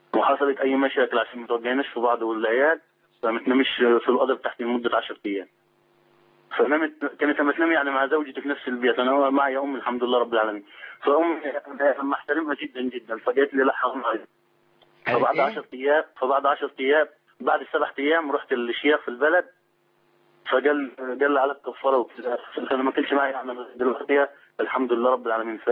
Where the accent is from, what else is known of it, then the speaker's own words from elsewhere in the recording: Upper Egypt, Egypt; يعني أنت عارف إحنا من الصعيد